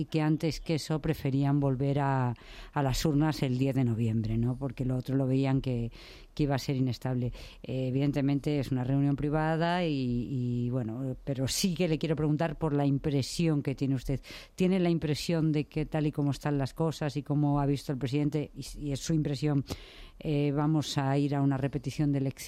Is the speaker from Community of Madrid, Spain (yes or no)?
yes; Community of Madrid, Spain; Yo soy una madrileña que también he veraneado mucho las Rías Bajas y volver a Madrid